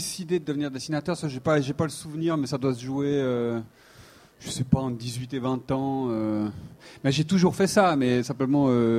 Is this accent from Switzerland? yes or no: yes; Switzerland; Oui, voilà, je suis suisse, ouais.